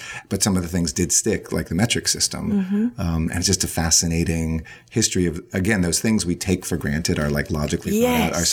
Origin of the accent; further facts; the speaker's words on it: United States; When we grew up in the United States.